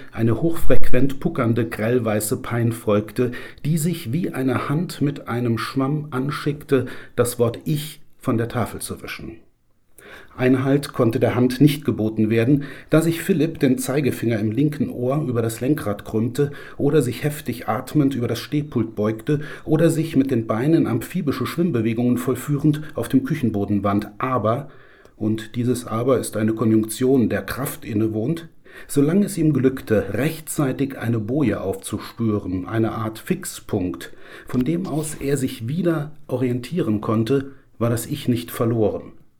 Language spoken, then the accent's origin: German; Neuweiler, Saarland, Germany; Ich bin in Neuweiler aufgewachsen und habe selbst oft am brennenden Berg gespielt.